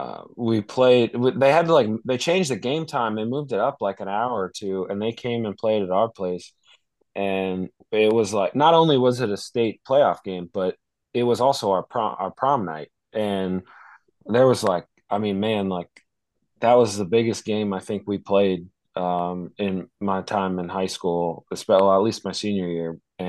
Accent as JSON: {"language": "English", "region": "New Jersey", "country": "United States", "tie": "born or raised there", "also_born_or_lived": "South Dakota", "said": "I'm actually from South Dakota. That's where I was born. And I didn't move to New Jersey until I was in second grade. So, but I also, you know, I'm Burlington County."}